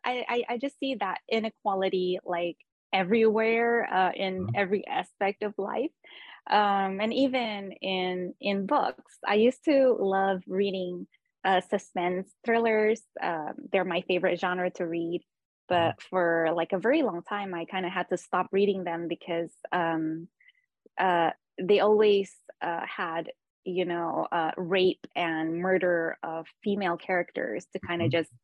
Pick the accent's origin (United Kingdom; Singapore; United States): Singapore; now in Jakarta, Indonesia; So I'm here in Jakarta, Indonesia. But I moved around a lot as a kid. I grew up in Singapore and did my undergrad in California and then my master's in Oxford.